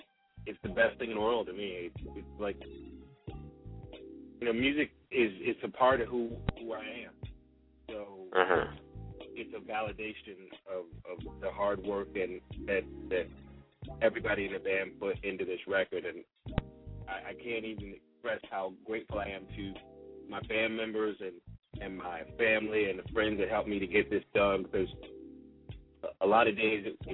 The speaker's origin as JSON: {"language": "English", "region": "East Coast", "country": "United States", "said": "I would love to come to the East Coast. I'm from the East Coast"}